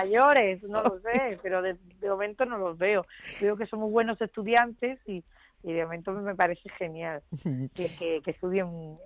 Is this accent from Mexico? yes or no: no; Spain; tuve la posibilidad de poder promocionar mi álbum aquí, en mi tierra, en España.